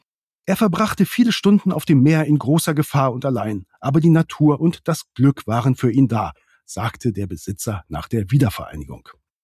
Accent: Grado, Friuli-Venezia Giulia, Italy; In meiner Heimat Grado ist die E-Roller-Nummer im letzten Sommer komplett schiefgegangen.

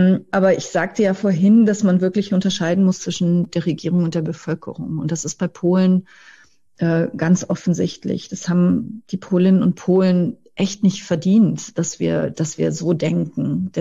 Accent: Trier, Rhineland-Palatinate, Germany; Luxemburg, das ist ja an der Grenze zu meiner Heimat, der Trierer Region

